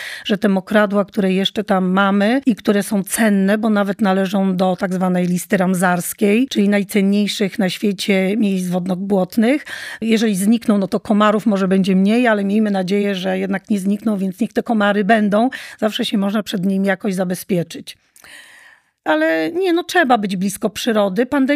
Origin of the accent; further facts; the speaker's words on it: Słupsk, Pomeranian Voivodeship, Poland; also born or lived in Ustka; Ja pochodzę ze Słupska, całe życie w Ustce nad morzem, więc mnie morze bardziej pociąga niż góry.